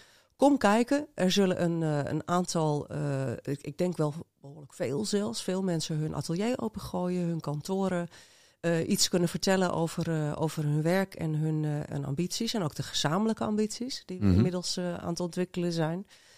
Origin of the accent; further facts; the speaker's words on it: Amsterdam, North Holland, Netherlands; Eiburg, ja, we zijn gewoon Amsterdammers.